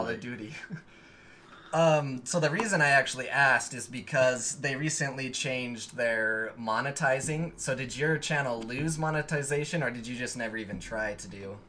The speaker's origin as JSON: {"language": "English", "country": "United States", "said": "All right, I'm just going to say UK because I'm American and I'm ignorant like that."}